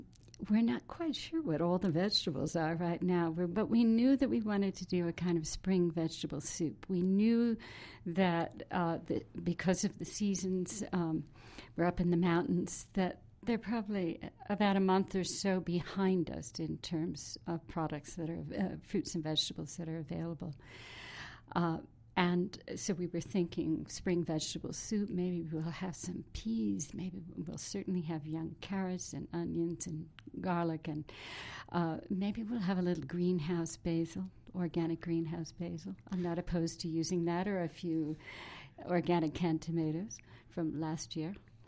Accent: Berkeley, California, United States; I may have had some ideas about sustainability in the back of the mind because I grew up in Berkeley

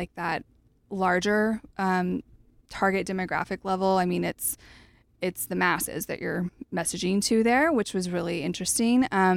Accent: Oklahoma, United States; I grew up in Oklahoma and just, no knock to Oklahoma, but was not around, you know, farmers markets and healthy eating, and just had the sad American diet.

